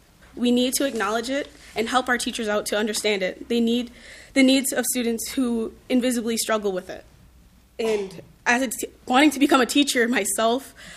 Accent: St. Paul, Minnesota, United States; I was born and raised here in St. Paul, and I was in the public schools here.

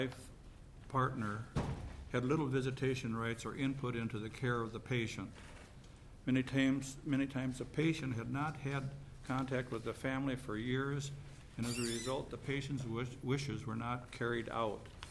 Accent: Rochester, Minnesota, United States; I'm from Rochester, Minnesota.

